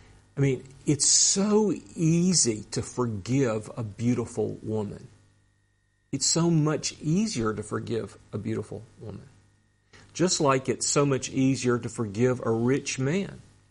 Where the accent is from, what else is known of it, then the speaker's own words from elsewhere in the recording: Atlanta, Georgia, United States; I'm from Atlanta, Georgia. The most famous book ever to come out of Atlanta, Georgia is a book called Gone with the Wind.